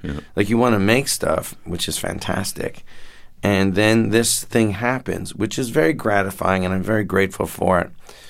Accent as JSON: {"language": "English", "town": "Toronto", "region": "Ontario", "country": "Canada", "said": "I'm an idiot from Toronto."}